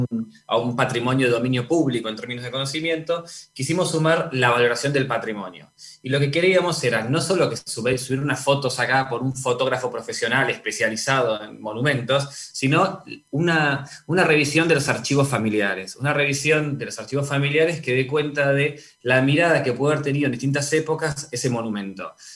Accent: Argentina; nosotros hemos entrado como sociedad argentina en general tarde a los procesos más intelectuales sobre la valoración del patrimonio

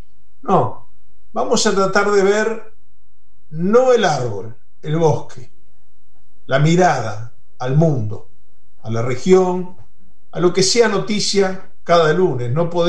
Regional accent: Uruguay; represento a todos los uruguayos, en un país como Argentina, con una colonia tan grande.

